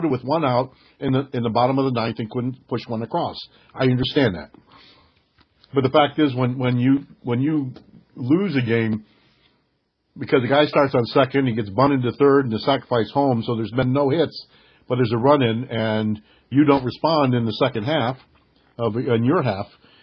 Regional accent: Springfield, Ohio, United States; born there; I was born in Springfield, Ohio, and so I followed the Reds

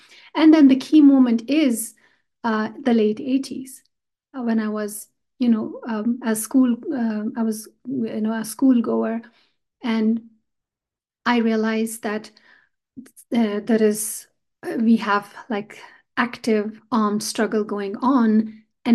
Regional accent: Jammu and Kashmir, India; moved away as an adult; So I was born in Kashmir. I was brought up in Kashmir. I did my schooling in Kashmir till high school and even after, and just left towards the after I did one of my masters in Kashmir, came for another here into the United States

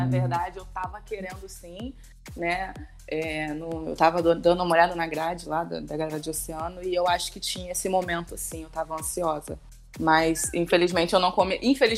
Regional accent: Rio de Janeiro, Brazil; Não, eu nasci no hospital no Rio.

